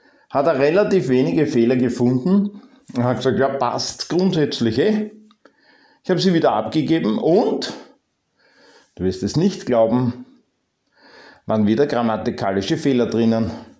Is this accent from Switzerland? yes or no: no; Austria; Mein Deutsch ist nicht so gut. Ich bin Österreicher, oder? Schneibt's. Gut, ich habe kein Deutsch, ich habe Österreichisch.